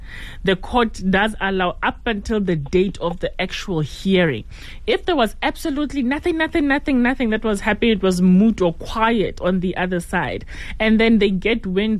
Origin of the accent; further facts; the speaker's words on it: South Africa; as South African citizens, I hope there's a lot of cops listening here, as African citizens, we are permitted to ask what is happening and for you to tell us what's happening.